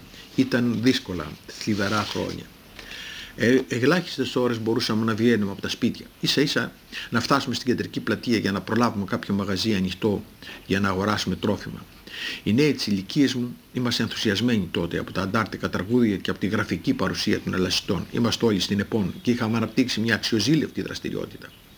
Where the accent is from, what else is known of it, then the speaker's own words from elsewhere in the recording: Athens, Attica, Greece; Εγώ γεννήθηκα στην Αθήνα το 1927, σε ένα παλιό τριώροφο νεοκλασικό σπίτι που είχε χτίσει ο παππούς μου